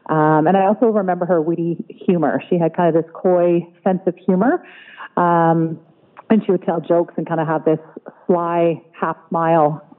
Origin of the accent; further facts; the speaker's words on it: Burnaby, British Columbia, Canada; that's near and dear to my heart growing up in Burnaby and remembering when he ran.